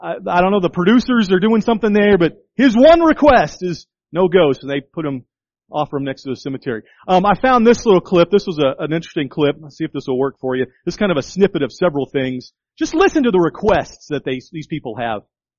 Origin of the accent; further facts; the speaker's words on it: Dallas, Texas, United States; I grew up in the Dallas area.